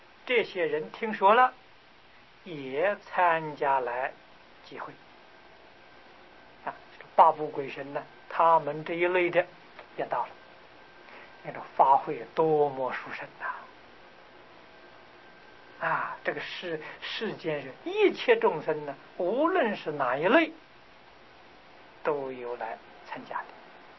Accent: China; 我们中国人称之为蟒蛇啊，大蛇

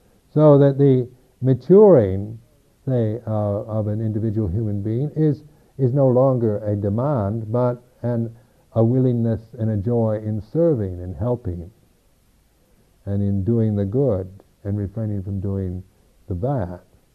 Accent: United States; because being an American, one has been brought up to think one has all kinds of rights, and these rights are very important to Americans

